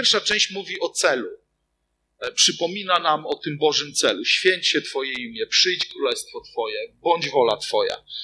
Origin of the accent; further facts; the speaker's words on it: Ełk, Warmian-Masurian Voivodeship, Poland; ja jestem z Ełku i pamiętam, że jak było o stopień więcej niż na podwórku w kaplicy, to już było dobrze